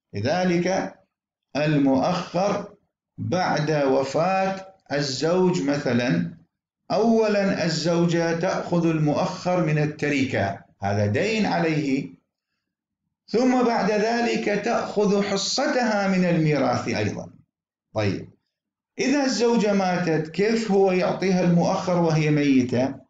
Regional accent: Iraq; فما هي قصة المقدم والمؤخر عندنا في العراق؟

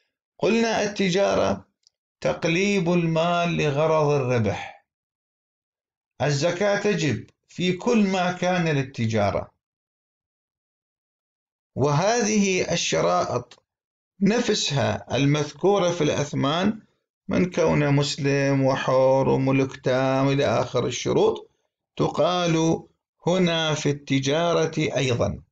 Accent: Iraq; سيما في بلدنا العراق الحنطة تساق إلى الدولة

